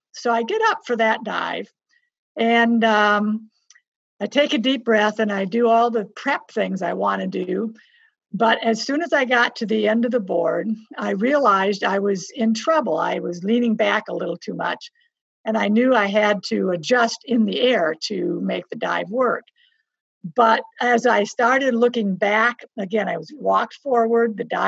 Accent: Pontiac, Michigan, United States; You know, I grew up in Pontiac, Michigan, and I've really never been outside my state, my city, let alone my state.

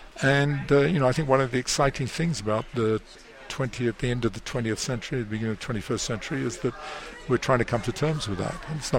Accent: England, United Kingdom; You know, I come from England

